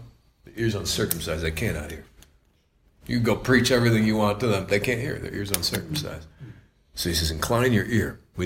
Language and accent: English; Buffalo, New York, United States; born there; I just thank God I was born in Buffalo.